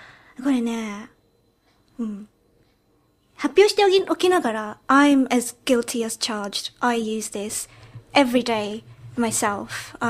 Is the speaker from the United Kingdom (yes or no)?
yes; United Kingdom; born or raised there; also born or lived in Japan